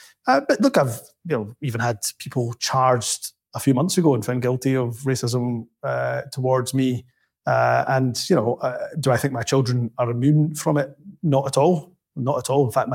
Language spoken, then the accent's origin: English; Glasgow, Scotland, United Kingdom; now in Dundee, United Kingdom; Immigrant, mate. I mean, I went from Glasgow to Dundee. I mean, that's a bit harsh.